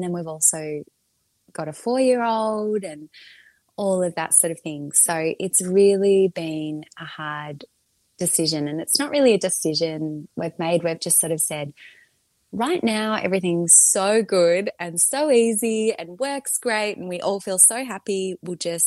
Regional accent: Melbourne, Victoria, Australia; I am from Melbourne.

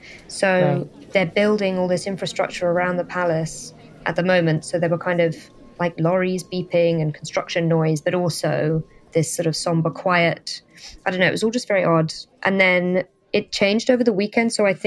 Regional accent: London, United Kingdom; I grew up in London.

